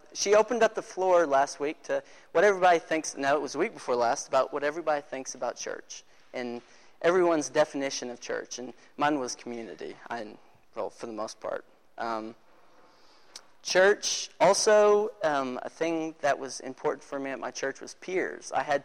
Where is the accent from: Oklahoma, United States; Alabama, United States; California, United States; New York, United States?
Oklahoma, United States; moved away as an adult; let's see. I am from Oklahoma, moved out here about a year ago, graduated from college, moved out here, and I didn't know anyone.